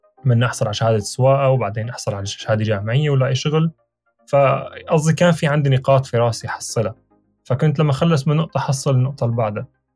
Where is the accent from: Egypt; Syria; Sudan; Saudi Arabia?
Syria; Maarat al-Numan, Idlib Governorate; وهذا المنتدى بيقدم خدمات لبلدي، لمدينتي معرة النعمان، والهدف منه اني اعرض الصيدليات المنوبة كل نهار